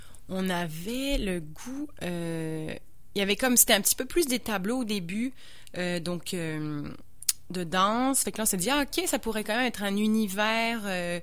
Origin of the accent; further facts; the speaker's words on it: France; ben moi je suis française, fait que là, tu sais, j'avais quand même cette envie d'aller un petit peu découvrir le public en France